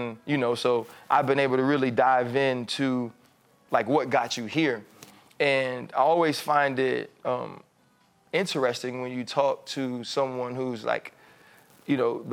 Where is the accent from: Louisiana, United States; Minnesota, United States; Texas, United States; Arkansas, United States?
Louisiana, United States; New Orleans; because you know I'm from New Orleans.